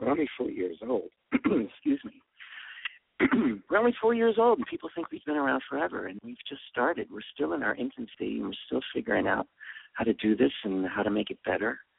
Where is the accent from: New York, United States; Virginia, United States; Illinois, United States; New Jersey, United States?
New Jersey, United States; I'm a Jersey boy, but I got my Bachelor of Arts at Loyola University in Chicago. That's what brought me to the Midwest.